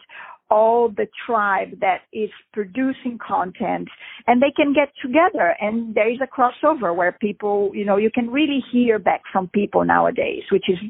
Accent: Brazil; moved away as an adult; in my early 20s, I went from South America, I grew up in Brazil, to Europe.

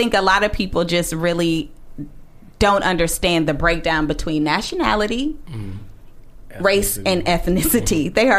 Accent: Midwest, United States

